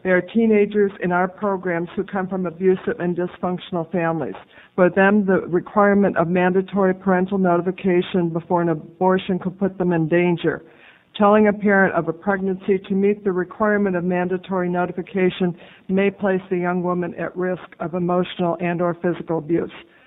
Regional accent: Portland, Oregon, United States; I'm from Portland, Oregon, and I come as a representative of the YWCA.

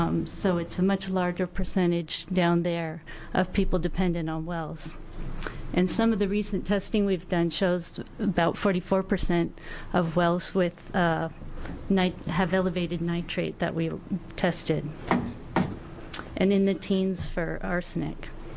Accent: Ashland, Oregon, United States; I'm here from Ashland, Oregon, and I'm here to testify in favor of House Bill 3076.

